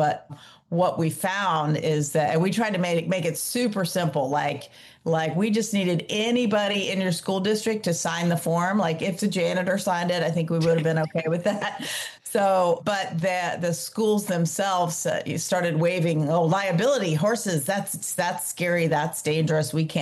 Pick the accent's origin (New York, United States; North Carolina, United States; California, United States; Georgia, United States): Georgia, United States; Atlanta; Yeah. I grew up in Atlanta.